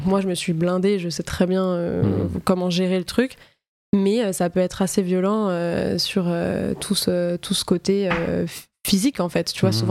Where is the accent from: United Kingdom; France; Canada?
France; La Défense, Île-de-France; J'ai grandi à La Défense, donc, avec mes deux parents et mon frère.